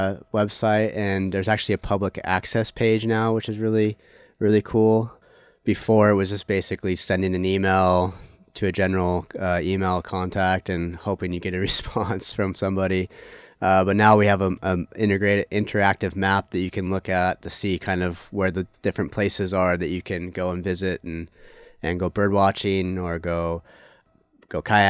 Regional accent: Seaside, Oregon, United States; I grew up in the Clatsop County area, Seaside, Gearhart area.

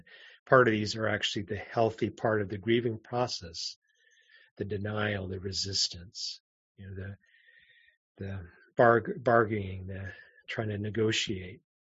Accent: Southwest, United States; I grew up in the Southwest and had some sun exposure

